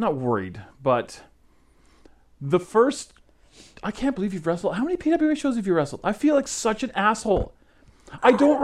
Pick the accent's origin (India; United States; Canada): Canada; Calgary, Alberta; I'm from Calgary, massive Calgary Flames fan.